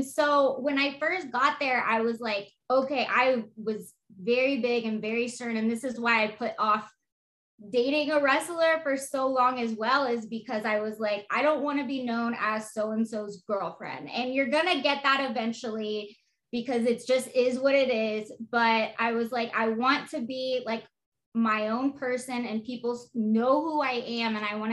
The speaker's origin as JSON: {"language": "English", "town": "San Antonio", "region": "Texas", "country": "United States", "tie": "born there", "lives_now": "California, United States", "said": "San Antonio."}